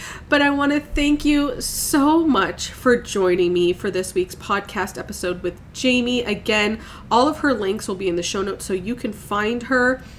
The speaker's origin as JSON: {"language": "English", "region": "Ontario", "country": "Canada", "said": "We talked a lot about Ontario because we're both educators from Ontario"}